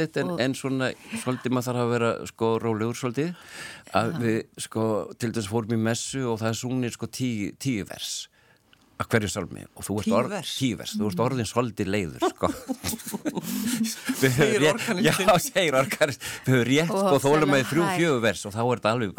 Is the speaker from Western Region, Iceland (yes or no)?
yes; Akranes, Western Region, Iceland; En svo fórum við upp á Akranes og það var heimabærin